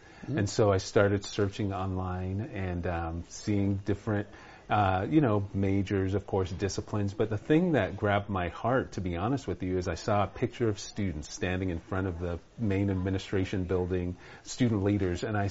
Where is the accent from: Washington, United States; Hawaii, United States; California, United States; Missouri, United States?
California, United States; also born or lived in New York; So I was born in New York, but grew up in Southern California. So I can consider SoCal my home.